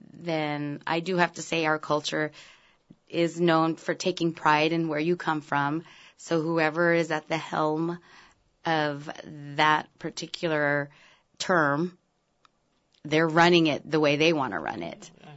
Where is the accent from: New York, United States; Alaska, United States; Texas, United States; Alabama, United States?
Alaska, United States; Ketchikan; I definitely understand Tagalog more than I speak. When I was growing up in Ketchikan, back then there weren't very few of people who looked like me or talked like me.